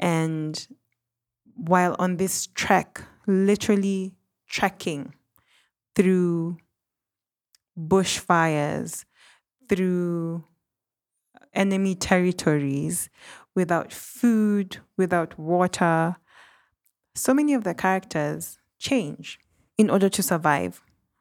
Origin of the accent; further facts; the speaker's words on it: Kenya; But being a Kenyan, the theme that really hit home and hit me hard is this factor of being internally displaced in your own country.